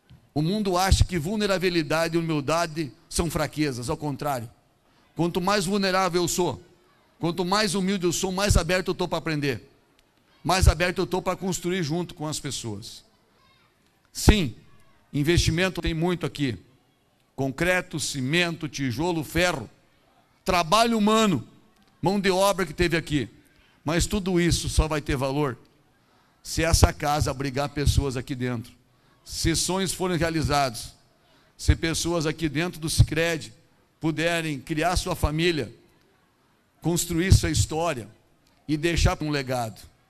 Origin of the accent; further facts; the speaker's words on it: Rio Grande do Sul, Brazil; Nós somos gaúchos, mas nos somamos ao povo mineiro.